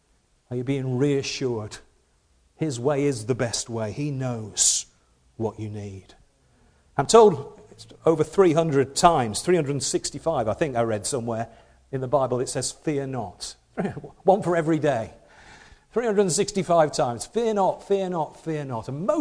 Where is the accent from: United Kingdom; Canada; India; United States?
United Kingdom; Rochdale, North West England; I'm from Rochdale in Lancashire on the Pennines, and we have some steep roads in Rochdale in the Pennines.